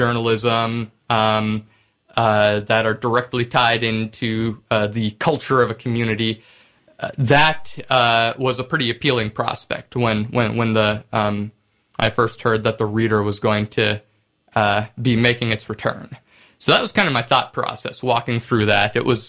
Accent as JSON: {"language": "English", "town": "Libby", "region": "Montana", "country": "United States", "tie": "born or raised there", "said": "I did a couple of pieces for the local paper growing up in Libby, Montana."}